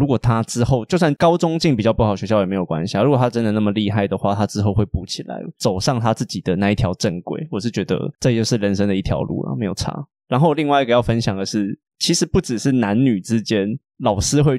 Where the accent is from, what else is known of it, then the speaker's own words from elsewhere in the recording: northern Taiwan, Taiwan; 对，是我们北部人太无知了